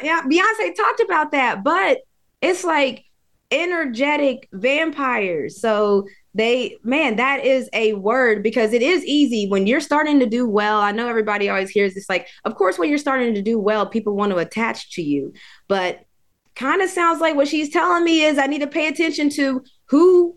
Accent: West Virginia, United States; I'm from West Virginia.

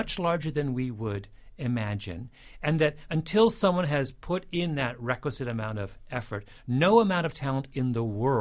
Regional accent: Canada; You know, understand I'm a Canadian.

